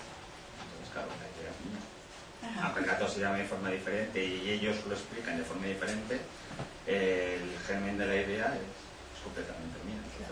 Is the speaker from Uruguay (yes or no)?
no; Madrid, Community of Madrid, Spain; yo he nacido aquí en Madrid y he vivido aquí toda mi vida